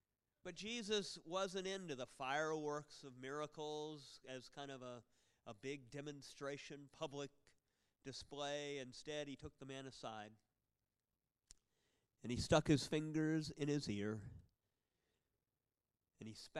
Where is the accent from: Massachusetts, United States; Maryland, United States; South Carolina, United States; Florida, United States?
Florida, United States; Tampa; I was born in Tampa, Florida. That's where I grew up.